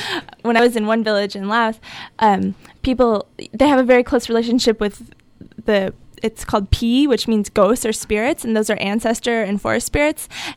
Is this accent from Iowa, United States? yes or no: no; Chicago, Illinois, United States; I grew up in Chicago, and I never, you know, went camping or anything when I was a kid.